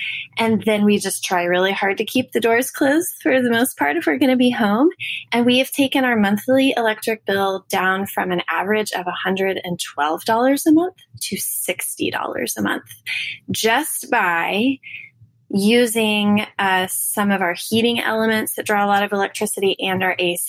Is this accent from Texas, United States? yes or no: yes; Texas, United States; I'm from the Dallas-Fort Worth area.